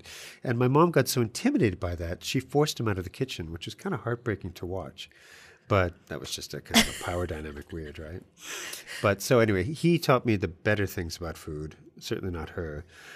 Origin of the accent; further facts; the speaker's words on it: San Diego, California, United States; So I grew up in San Diego in the US, very kind of, you know, podoc town, white trash kind of California town. It was a very middle America kind of place to grow up.